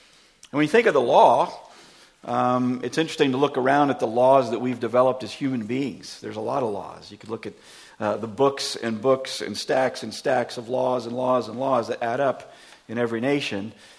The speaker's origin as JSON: {"language": "English", "region": "Florida", "country": "United States", "said": "If you're from Florida, I'm from Florida"}